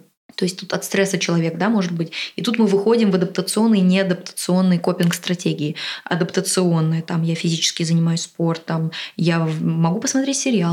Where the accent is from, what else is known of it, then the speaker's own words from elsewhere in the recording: Russia; moved away; Но по-прежнему у меня остались мои какие-то привычки, которые я сохранила из России.